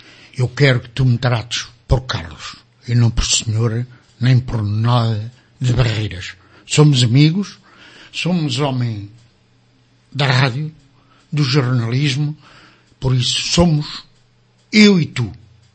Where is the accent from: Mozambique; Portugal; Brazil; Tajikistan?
Portugal; Ílhavo, Aveiro; also born or lived in Lisbon; Está bem, pode ser, mas eu sou de Ilhavo. Eu defendo Ilhavo.